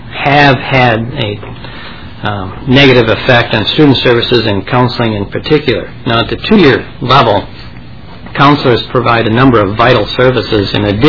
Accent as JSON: {"language": "English", "town": "Rochester", "region": "Minnesota", "country": "United States", "said": "I'm from Rochester, Minnesota, at Rochester Community and Technical College."}